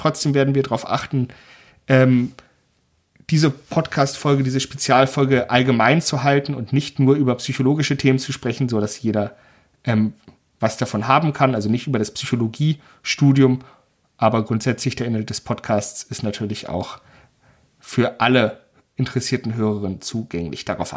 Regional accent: Berlin, Germany; now in Bamberg, Germany; Genau, ich komme aus Berlin eigentlich

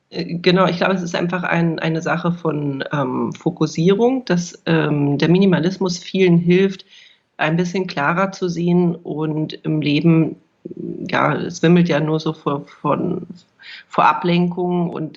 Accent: Hamburg, Germany; now in Berlin, Germany; Ich bin ursprünglich geborene Hamburgerin, habe da auch lange Jahre gelebt, bin dann vor vielen Jahren nach Berlin gezogen

